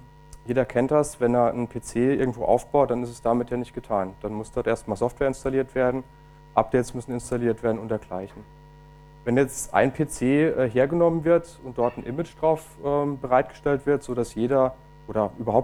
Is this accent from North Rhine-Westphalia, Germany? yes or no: no; Zweibrücken, Rhineland-Palatinate, Germany; Ich komme aus Zweibrücken, bin dort an der Fachhochschule Kaiserslautern